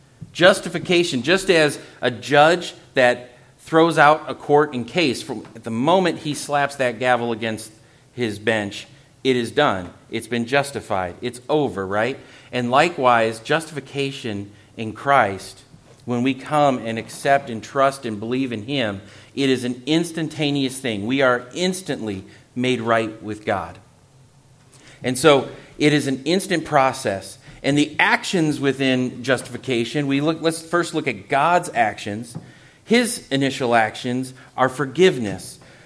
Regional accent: Minnesota, United States; we come from Minnesota, and, you know, I don't think I have owned a pair of sandals before moving to South Carolina

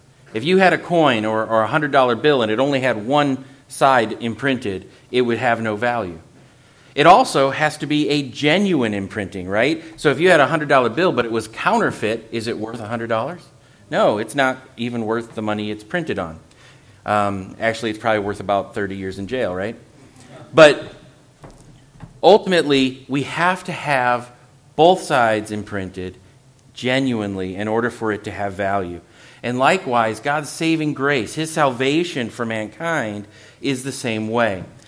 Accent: Minnesota, United States; we come from Minnesota, and, you know, I don't think I have owned a pair of sandals before moving to South Carolina

